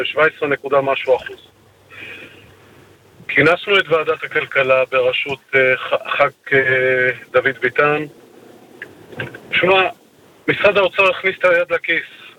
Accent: Kiryat Ata, Haifa District, Israel; אז אני מקריית אתא

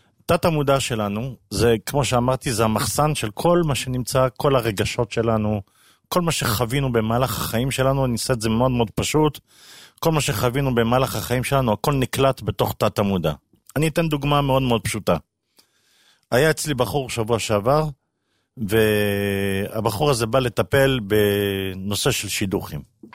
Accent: Bnei Brak, Tel Aviv District, Israel; גדלתי פה בבני ברק, למדתי בחיידר, כמו כולם.

